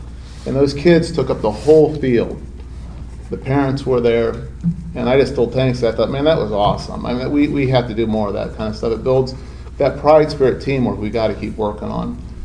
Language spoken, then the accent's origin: English; Norton, United States; growing up in Norton, there was an old gym teacher called Mr. Ali